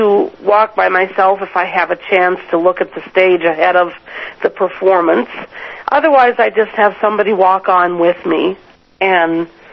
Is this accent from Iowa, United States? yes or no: yes; Iowa, United States; now in Huntsville, United States; Oh, no, I grew up in Iowa, actually.